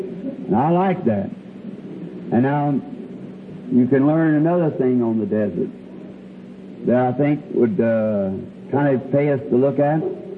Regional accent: Ireland; and I was there as an Irishman.

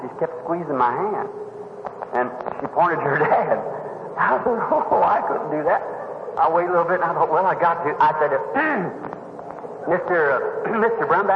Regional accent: Ireland; And she was laughing at me. I'll never forget it. About being an Irishman and painting a shamrock and so forth.

